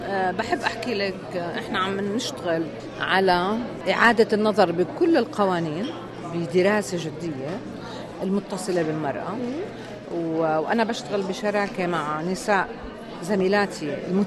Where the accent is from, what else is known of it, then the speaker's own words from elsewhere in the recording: Jordan; هلأ أنا مسؤولة طبعا كأردنية عن وضع